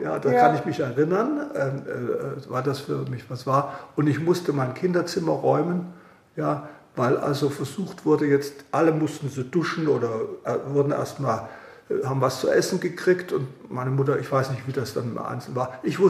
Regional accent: Meissen, Saxony, Germany; born there; Ich weiß, dass ich geboren wurde in der Porzellanmanufaktur in Meißen. Die hatten damals ein Betriebskrankenhaus. Ja, und da wurde ich also als drittes Kind geboren.

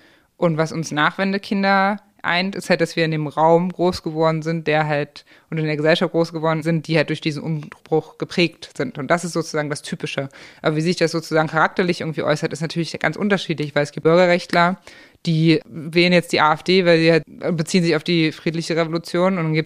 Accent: East Germany, Germany; Ich bin ja nicht in dem Gefühl groß geworden, ich bin jetzt in Ostdeutschland

